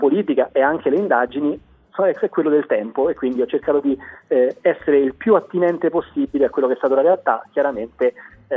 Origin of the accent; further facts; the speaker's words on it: Rome, Lazio, Italy; born there; sono nato a Roma e quindi la storia romana mi ha appassionato da subito